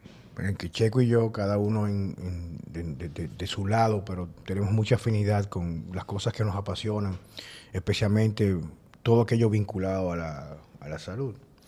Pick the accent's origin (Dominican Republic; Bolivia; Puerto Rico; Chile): Dominican Republic; en mi país, República Dominicana